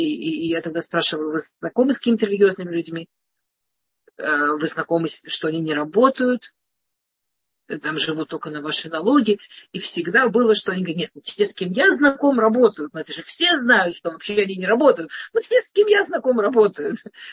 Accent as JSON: {"language": "Russian", "region": "Moscow", "country": "Russia", "tie": "born or raised there", "moved": "yes", "lives_now": "Israel", "said": "пока я жила в Москве. В Москве, раз я росла в Москве"}